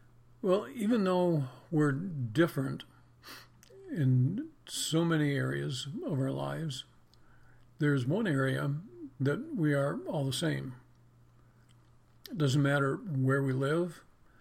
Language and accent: English; New York, United States; We grew up in Western New York, southwest of Buffalo, where we got over 200 inches of snow a year.